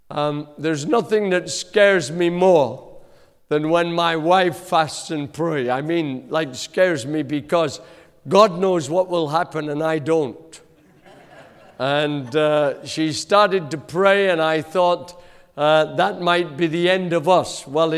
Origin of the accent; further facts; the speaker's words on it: Ripon, Yorkshire and the Humber, United Kingdom; accent: Yorkshire; It used to be from Yorkshire, where I'm from. But now I don't know where it's from anymore, because I've been all over the place. So you know, I was born in Ripon, Yorkshire.